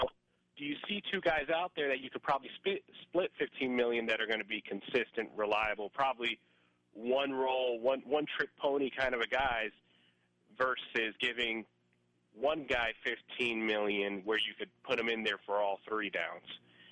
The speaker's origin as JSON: {"language": "English", "region": "New York", "country": "United States", "tie": "born or raised there", "moved": "yes", "said": "especially for me, pretty much growing up in New York and moving down here, you know, to find work."}